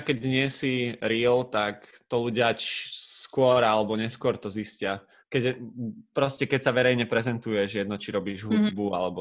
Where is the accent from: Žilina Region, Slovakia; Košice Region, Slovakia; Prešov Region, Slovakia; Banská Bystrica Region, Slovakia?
Žilina Region, Slovakia; Strečno; also born or lived in Bratislava; Ja som zo Žiliny, konkrétne zo Strečna. Tam som býval u babky prvé 3 roky života, potom som chodil do škôlky do Žiliny a potom na základnú školu som šiel už v Bratislave.